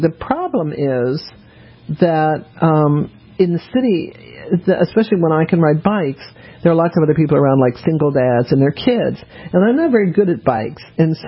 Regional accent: Denver, Colorado, United States; I grew up in Denver, skating on a pond.

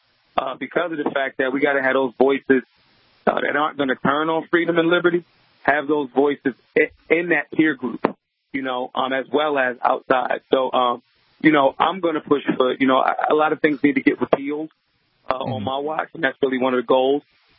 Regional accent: Philadelphia, Pennsylvania, United States; So yeah, I'm born and raised in Philly.

